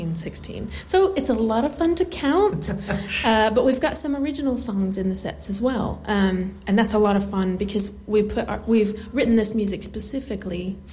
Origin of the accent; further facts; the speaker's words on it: Tennessee, United States; moved away as an adult; now in United Kingdom; No, I'm originally from Tennessee, but I've been here for 8 years, so my accent's really weird.